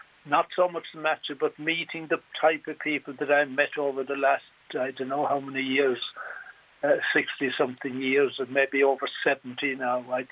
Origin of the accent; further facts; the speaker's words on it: Dingle, Munster, Ireland; born there; moved away; I was born in Dingle, returned there every year since I left it. I know a lot of people there